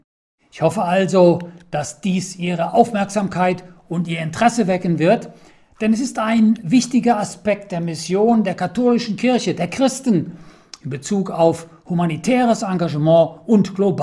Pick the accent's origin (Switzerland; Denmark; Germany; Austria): Germany; moved away as an adult; also born or lived in United States; Ich komme aus Deutschland, wie gesagt, ich habe fast 30 Jahre lang in den Vereinigten Staaten gelebt.